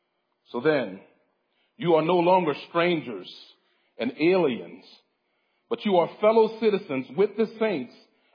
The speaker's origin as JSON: {"language": "English", "town": "Lafayette", "country": "United States", "tie": "born or raised there", "said": "most of you probably know that I grew up here in Lafayette, just a couple of miles from here."}